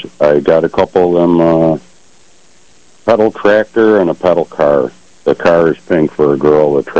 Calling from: Attica, United States; Attica, Jim.

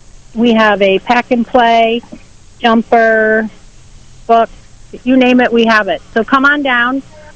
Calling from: Castile, New York, United States; We're calling from Cast Isle.

